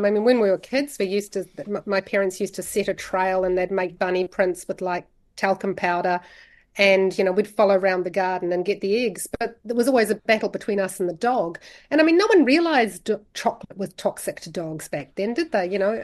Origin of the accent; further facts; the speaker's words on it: Ngāruawāhia, Waikato, New Zealand; growing up in Ngāruawa here.